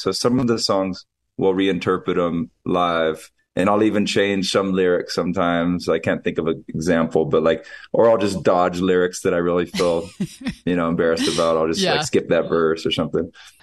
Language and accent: English; Hawaii, United States; also born or lived in California; I'm right at my house growing up in Hawaii.